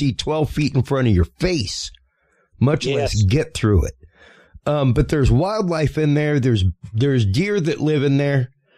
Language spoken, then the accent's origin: English; Louisiana, United States; I'm Cajun, man. My people, like, I have people in my family that grew up trapping.